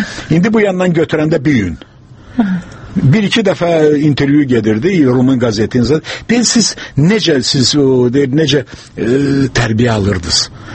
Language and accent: Azerbaijani; Baku, Azerbaijan; mənim yaşında olanlar, kimlə biz içəri-şəridə böyümüşük, Bakıda yaşamışıq, Bakıda çalışmışıq.